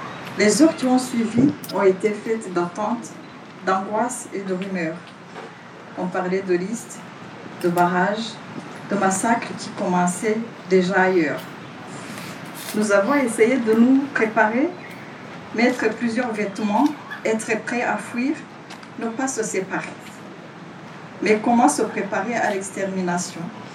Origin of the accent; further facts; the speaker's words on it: Nyawera, Rwanda; Je viens du village de Nyawera, un village qui en 1994 a perdu plus de 428 personnes.